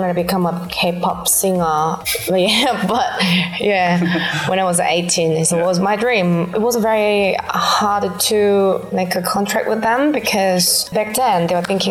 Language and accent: English; Seoul, South Korea; English is a second language; also born or lived in Incheon, South Korea; So my house is actually close to Seoul a little bit. Yeah. So I grew up in Seoul and Incheon for 26 years.